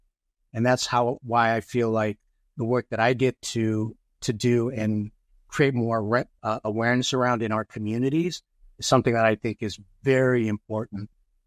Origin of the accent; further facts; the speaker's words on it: Philippines; especially coming and wearing the lens of being Filipino, you start to see a lot of the generational patterns that exist